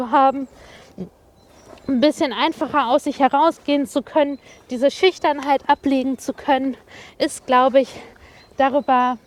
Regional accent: Wanne-Eickel, North Rhine-Westphalia, Germany; Und ich bin komme ursprünglich aus Wanne-Eickel. Man sagt nicht Herne, ich komme aus Wanne-Eickel.

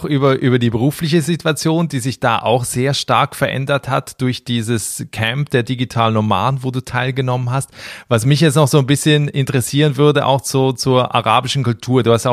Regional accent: Switzerland; Also weil ich komme aus der Schweiz

